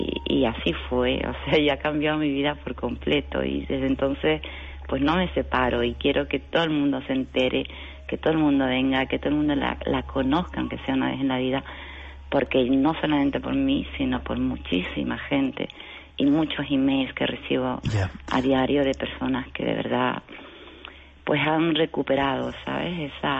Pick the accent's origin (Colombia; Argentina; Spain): Spain; Canary Islands; yo soy de Tenerife, volar hasta Las Palmas